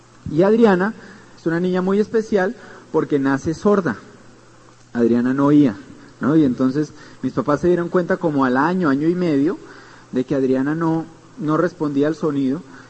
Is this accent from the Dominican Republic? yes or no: yes; Dominican Republic; born there; Yo nací en República Dominicana.